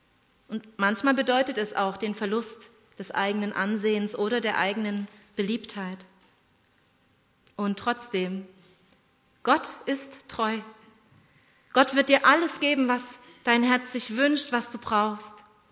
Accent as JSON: {"language": "German", "region": "East Germany", "country": "Germany", "tie": "born or raised there", "said": "ich bin in der DDR aufgewachsen"}